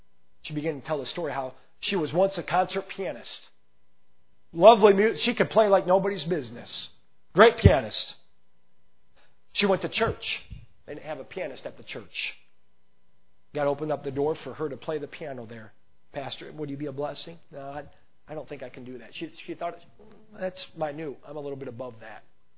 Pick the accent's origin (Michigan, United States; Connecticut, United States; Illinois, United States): Illinois, United States; Chicago; born there; now in Terre Haute, United States; I wasn't born and raised in Terre Haute. Born up in Chicago. Man, what a difference of life down here.